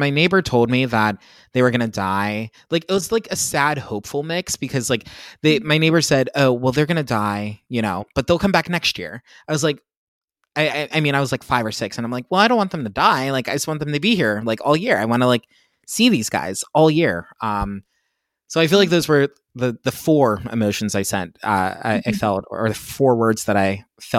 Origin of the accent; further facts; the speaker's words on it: Pennsylvania, United States; I grew up in Pennsylvania.